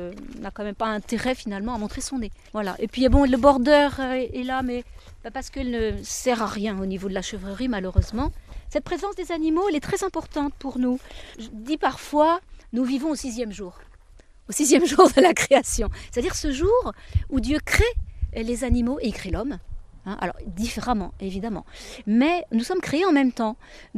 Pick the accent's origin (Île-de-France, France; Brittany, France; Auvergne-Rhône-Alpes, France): Île-de-France, France; Paris; Non, on ne savait rien faire parce qu'on était toutes citadines. Moi, je suis parisienne en plus, vous vous rendez compte.